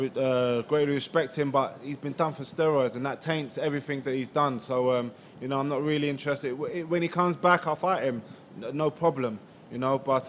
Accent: London, United Kingdom; It was great to deliver devastating KO in front of my hometown crowd in London.

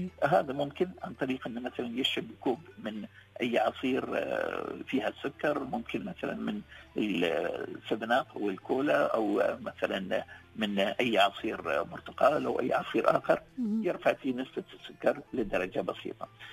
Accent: United Arab Emirates; عندنا في منطقة في الإمارات وفي منطقة الخليج عامة

